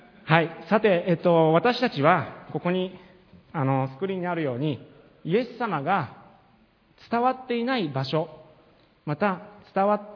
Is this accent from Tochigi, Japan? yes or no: yes; Tochigi, Japan; 地方から、栃木県から来たので、東京で警戒してるんでしょと言われるんですが、違うんです。